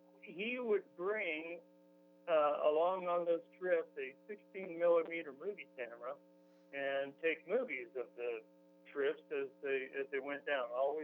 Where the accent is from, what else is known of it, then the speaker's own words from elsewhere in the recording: Fullerton, California, United States; born there; I was born in Fullerton, California. It's in North Orange County, right next to Anaheim and Disneyland and all that.